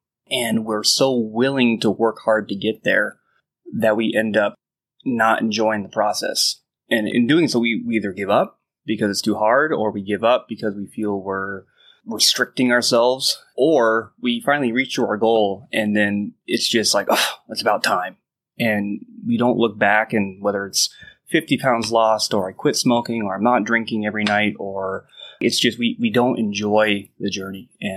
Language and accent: English; Milwaukee, Wisconsin, United States; born there; also born or lived in Texas; But I was born in Milwaukee. Dad passed away when I was 2. My mother remarried.